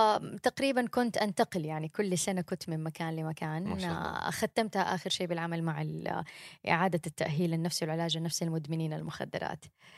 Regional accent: Mecca, Makkah Province, Saudi Arabia; بس دائما أحب أقول إن أنا بنت مكة، أنا تولدت وعشت طول عمري فيها

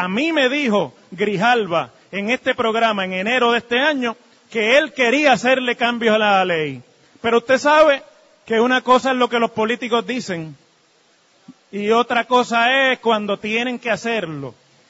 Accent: Mayagüez, Puerto Rico; allá en el barrio de donde yo soy en Mayagüez?

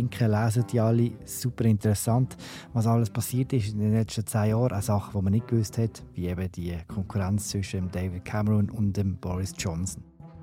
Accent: Switzerland; Und das frage ich jetzt als Schweizer und als grosser Fan der direkten Demokratie.

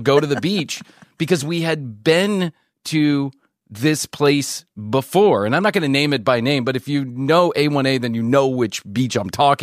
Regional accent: Chicago, Illinois, United States; And listen, as much as I am an Irish boy from Chicago and always will be, I can play with the rednecks.

